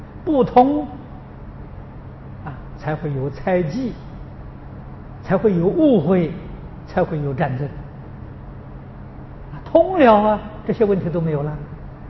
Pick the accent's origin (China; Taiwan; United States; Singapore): China; 婆罗门教我们中国人称它做印度教，啊，在新加坡大家称它做新度教